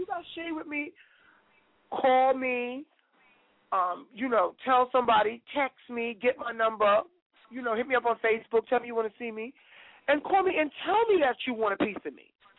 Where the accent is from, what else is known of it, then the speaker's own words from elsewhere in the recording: New York, United States; I was from New York, and I was going to stand up for mine.